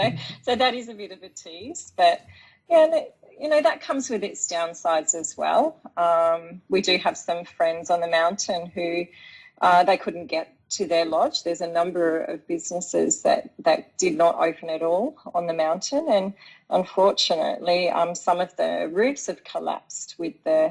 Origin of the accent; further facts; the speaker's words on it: Tasmania, Australia; I'm actually from Tasmania originally